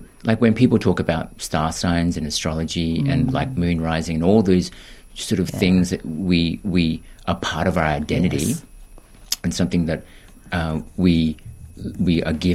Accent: Philippines; I know that I'm from the Philippines, but I have no understanding of what culture is.

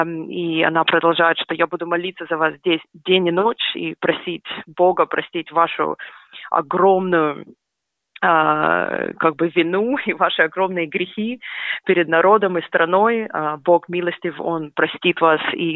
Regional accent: Kyiv, Ukraine; Я когда росла в Киеве, на Украине

